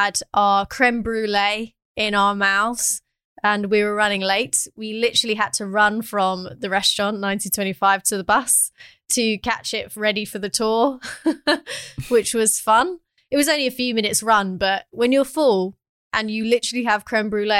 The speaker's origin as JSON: {"language": "English", "region": "England", "country": "United Kingdom", "said": "maybe we've heard people say French people are rude because we're English."}